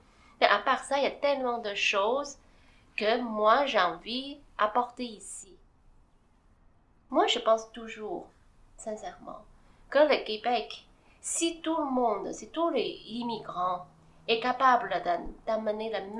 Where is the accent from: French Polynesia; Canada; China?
China; now in France; Je suis née en Chine. Je suis grandi là-bas.